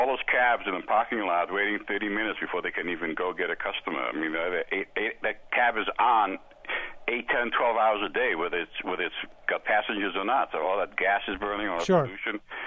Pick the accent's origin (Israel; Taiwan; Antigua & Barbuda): Israel; now in Newton, United States; So I'm here a long time. I'm originally from Israel.